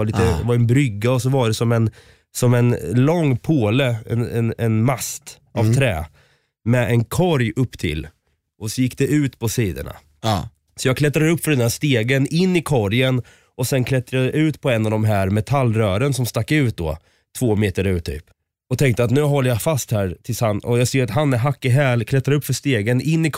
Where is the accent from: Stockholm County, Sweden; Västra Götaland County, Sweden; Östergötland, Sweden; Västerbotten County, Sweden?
Östergötland, Sweden; Men det är för att vi är från Östergötland.